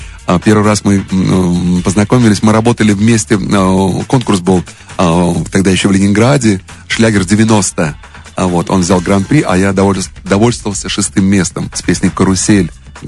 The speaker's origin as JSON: {"language": "Russian", "country": "Belarus", "tie": "born or raised there", "also_born_or_lived": "Moscow Oblast, Russia / Kazakhstan", "said": "я по паспорту белорус. У меня папа и мама из Белоруссии. Вот. Родился я там, когда отец там служил. Отец военный в прошлом. Вот. Было Подмосковье, потом Казахстан далекий. И потом родная Беларусь."}